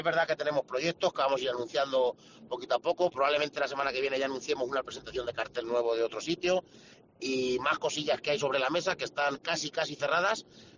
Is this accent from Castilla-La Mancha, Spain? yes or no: yes; Honrubia, Castilla-La Mancha, Spain; que tendré que hacer mi pueblo, que es Honrubia